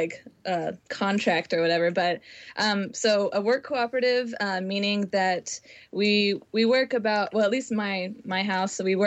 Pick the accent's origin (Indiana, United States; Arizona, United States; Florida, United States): Florida, United States; now in Nashville, United States; Yeah, I'm from Florida originally, okay. So I guess the southeast.